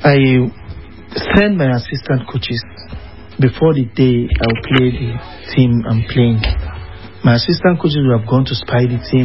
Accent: Nigeria; I'm a Nigerian and I can work anywhere.

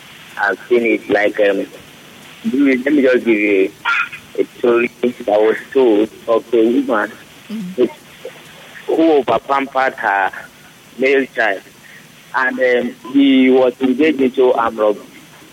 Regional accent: Nigeria; from Nigeria.

